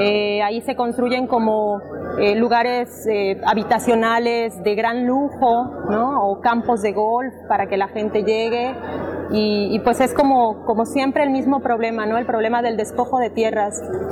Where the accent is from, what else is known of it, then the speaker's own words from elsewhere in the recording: Mérida, Yucatán, Mexico; vengo de Mérida, del estado de Yucatán